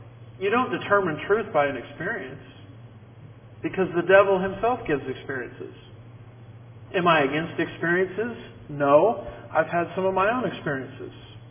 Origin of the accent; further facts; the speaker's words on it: United States; I am an American. I speak as an American.